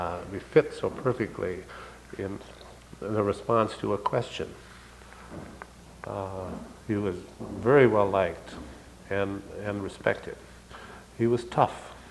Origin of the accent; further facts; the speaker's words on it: Appleton, Wisconsin, United States; born there; Oh, I was born in 1924 in the Appleton area.